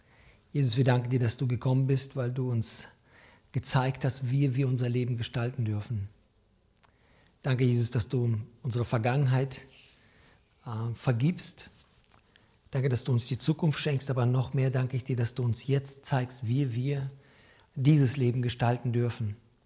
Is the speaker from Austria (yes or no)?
no; Weilerswist, North Rhine-Westphalia, Germany; ich komme aus Weilerswist